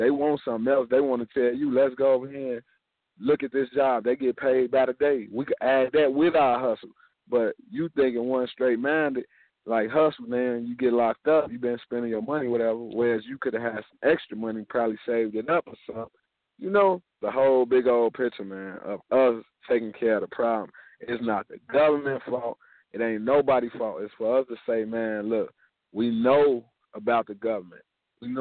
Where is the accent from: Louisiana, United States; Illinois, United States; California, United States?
Illinois, United States; Chicago; now in Dallas, United States; I'm calling from Dallas, Texas. I'm from Chicago, Illinois.